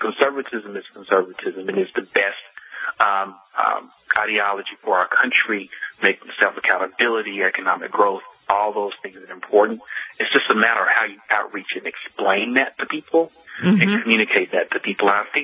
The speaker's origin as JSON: {"language": "English", "region": "Virginia", "country": "United States", "tie": "born or raised there", "said": "Sequestration, Virginia is my home state, disclaimer, but sequestration is a huge deal"}